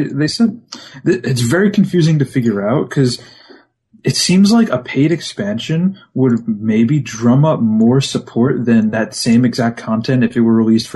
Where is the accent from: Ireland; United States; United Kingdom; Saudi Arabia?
United Kingdom; Thank you, Governor. I'm British.